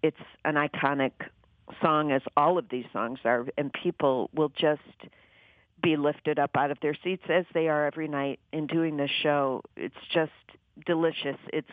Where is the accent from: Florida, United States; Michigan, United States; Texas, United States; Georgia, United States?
Michigan, United States; Birmingham; And I must say, though I grew up in Birmingham and my dad, you know, as I said, played for the Lions, really, the whole state of Michigan, I was Miss Isabella County.